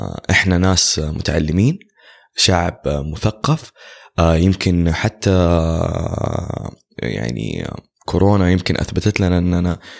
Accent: Saudi Arabia; أعتقد من أهم المميزات اللي كانت عندنا في السعودية وما كنا نسوق لها

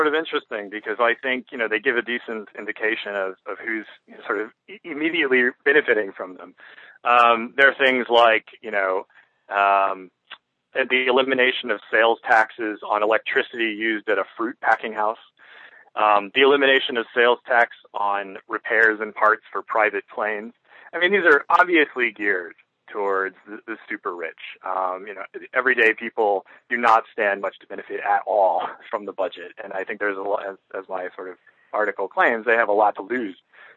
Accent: Florida, United States; I'm from Florida. I was born there. I was raised there.

